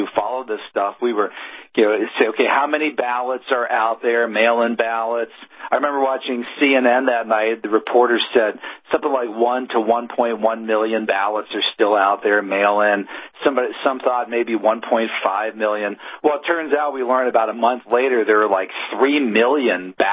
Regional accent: Pennsylvania, United States; Yeah, and here in my home state of Pennsylvania, I remember the night that we were all watching the election returns come

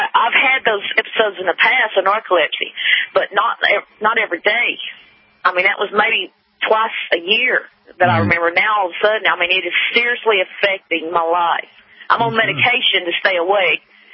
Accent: Alabama, United States; I just love fried foods because I'm from Alabama, Roll Tide, by the way.

